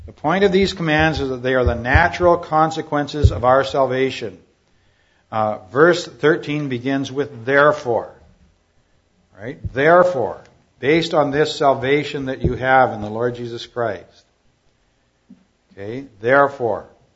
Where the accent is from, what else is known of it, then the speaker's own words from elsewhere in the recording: Alberta, Canada; I went this week to my hometown in Alberta. I was sojourning. I love being in my hometown.